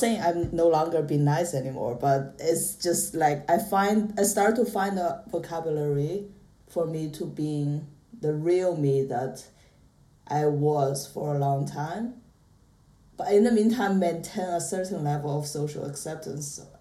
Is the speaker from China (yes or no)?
yes; China; English is a second language; now in United Kingdom; I come from China, and I've been in UK for 8 years now